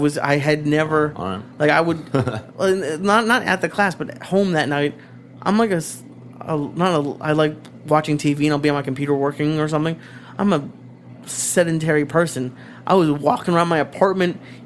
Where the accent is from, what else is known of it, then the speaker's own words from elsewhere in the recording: Boston, Massachusetts, United States; There's nothing, and I'm sure it's the same out here, but at least I grew up in Boston.